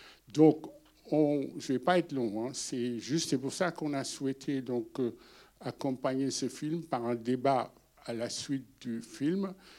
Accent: Nantes, Pays de la Loire, France; je suis nantais, hein, donc je ne suis pas angevin. Je suis nantais, je suis d'origine sénégalaise aussi. Je viens d'Afrique

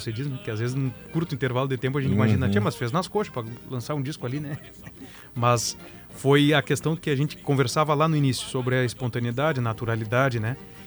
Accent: São Gabriel, Rio Grande do Sul, Brazil; eu nasci e me criei em São Gabriel, mas também tenho o meu garrão fincado em São Cepé.

